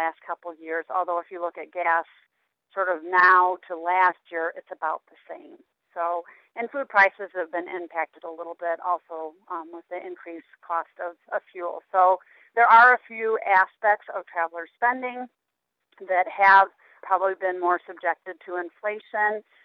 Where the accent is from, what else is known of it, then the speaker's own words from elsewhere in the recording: Michigan, United States; And I came from Michigan